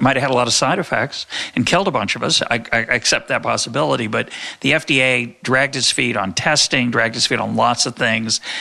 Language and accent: English; United States; born there; I was born in America, but. As I grew up, a lot of the time, and I grew up like you, I had a very patriotic feeling in many times in my life.